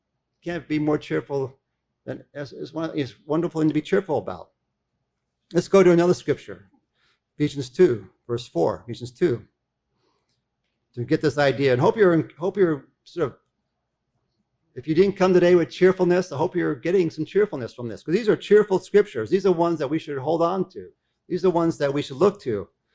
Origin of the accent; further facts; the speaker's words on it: Australia; I go back to the church area where I grew up in Australia.